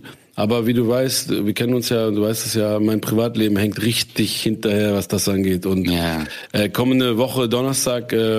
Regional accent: Essen, North Rhine-Westphalia, Germany; Ich bin Essener. Ich bin ja aus Essen ja. City.

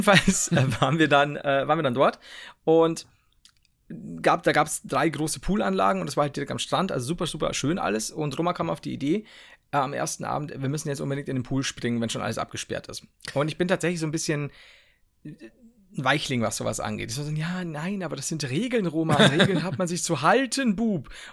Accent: Turkey; merkt man, ich komme aus der Türkei, da dienen die so.

